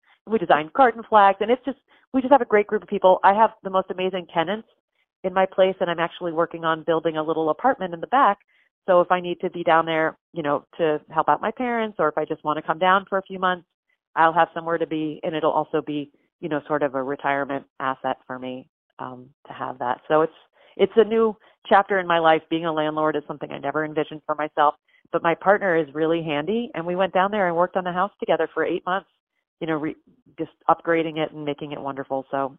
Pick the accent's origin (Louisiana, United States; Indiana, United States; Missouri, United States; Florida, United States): Florida, United States; Fort Lauderdale; growing up in Florida, in Fort Lauderdale, not in anywhere near like the nice part of Fort Lauderdale, just like the new part of Fort Lauderdale out west